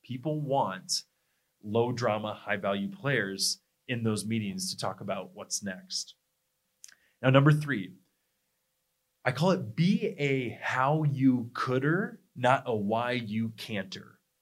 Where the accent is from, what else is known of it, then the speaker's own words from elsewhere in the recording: Midwest, United States; I'm from the Midwest.